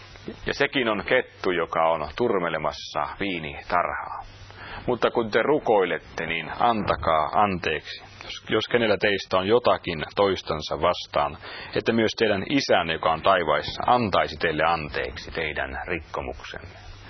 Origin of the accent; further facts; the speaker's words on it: Tavastia, Finland; kun olen hämäläinen